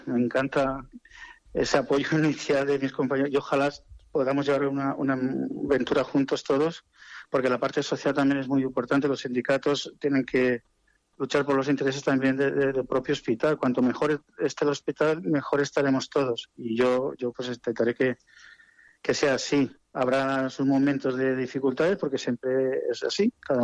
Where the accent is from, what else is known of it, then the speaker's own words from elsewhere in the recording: Benigànim, Valencian Community, Spain; Es que soy de pueblo, soy de Benigani y de la provincia de Valencia.